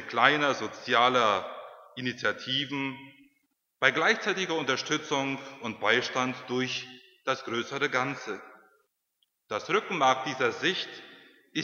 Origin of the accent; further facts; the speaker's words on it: Paderborn, North Rhine-Westphalia, Germany; im Erzbistum Paderborn, wo ich herkomme